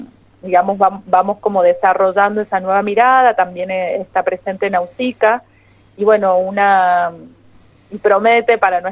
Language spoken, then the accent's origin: Spanish; Mendoza, Argentina; la vivencia que hemos tenido como comunidad, como pueblo mendocino en defensa del agua.